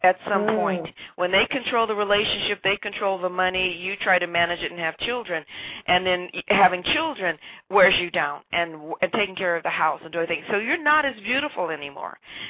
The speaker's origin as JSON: {"language": "English", "region": "Wyoming", "country": "United States", "tie": "born or raised there", "also_born_or_lived": "Colorado", "said": "the frontier women that I grew up with in Wyoming and Colorado from my family"}